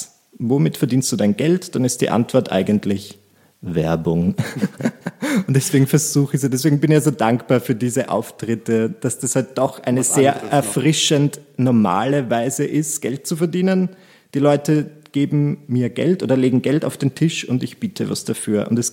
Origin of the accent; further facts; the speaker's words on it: Burgenland, Austria; now in Vienna, Austria; In Wahrheit bin ich ein Burgenländer